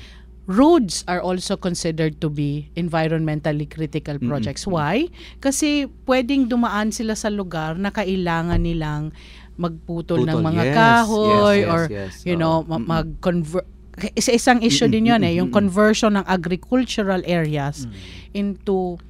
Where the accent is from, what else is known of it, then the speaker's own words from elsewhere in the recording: Visayas, Philippines; Tagalog is a second language; Ang galing ko mag-Tagalog, no? Parang hindi ako Bisaya .